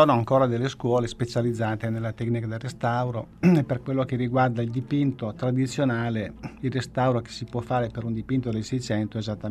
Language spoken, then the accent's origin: Italian; Turin, Piedmont, Italy; now in Rome, Italy